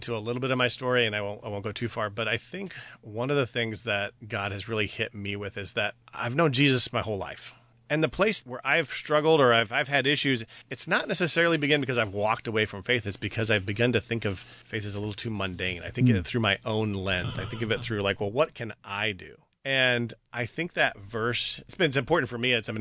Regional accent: Arthur, Illinois, United States; I grew up here in Central Illinois. I actually grew up in the Arthur area, just a little south of Champaign-Urbana, where I'm at now with my wife, Julie. I grew up in a Mennonite church.

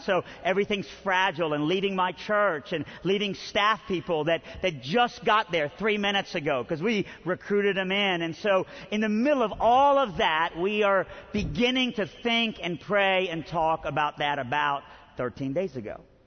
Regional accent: Iran; now in Birmingham, United States; Originally, I'm from Iran.

